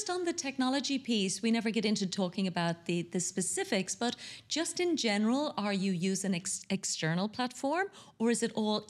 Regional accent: Ireland; now in United Arab Emirates; And here in the UAE, we're so lucky. I'm from Ireland, you're from Italy, we all speak English.

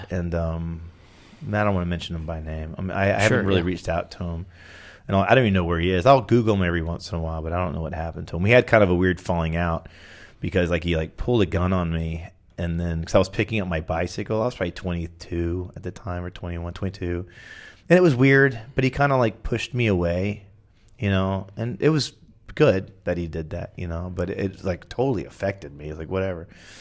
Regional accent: Houston, Texas, United States; also born or lived in New Orleans; I grew up in Houston. I moved there when I was four or five, from New Orleans.

